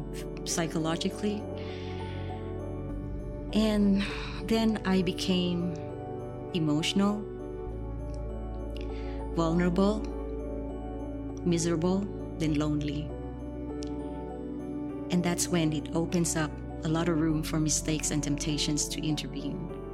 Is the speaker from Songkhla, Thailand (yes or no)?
no; Bangkok, Thailand; English is a second language; I was born and raised a Buddhist in Bangkok, Thailand, where Buddhism is being practiced by 95% of the population. And so growing up, I place my firm belief and faith in Buddhism.